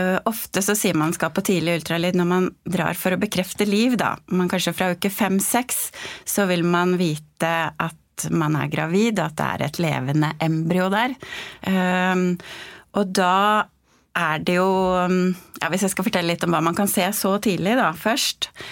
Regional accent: Hønefoss, Buskerud, Norway; og så hadde jeg praksisen min hjemme I Hønefoss da, på Ringerike.

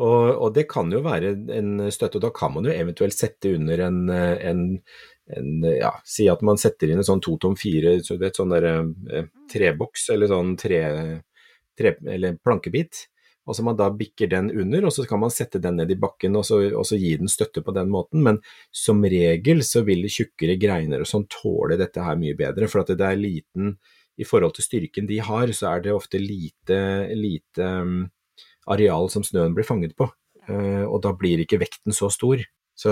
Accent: Kragerø, Telemark, Norway; Jeg var hjemme i Kragerø en gang til påske

